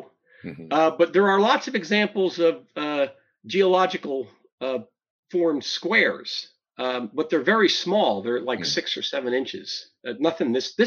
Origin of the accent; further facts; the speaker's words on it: New Jersey, United States; I'm from New Jersey, but not Jersey City.